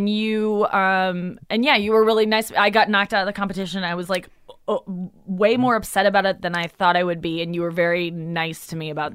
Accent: St. Louis, Missouri, United States; St. Louis.

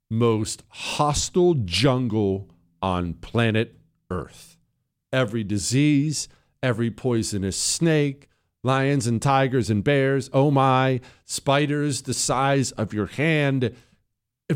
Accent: United States; I'm an American. I don't deal in kilometers.

